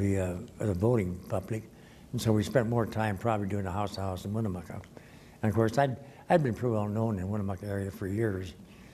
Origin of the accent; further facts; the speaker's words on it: Battle Mountain, Nevada, United States; I was born in Battle Mountain, perhaps one of the last babies ever born at home.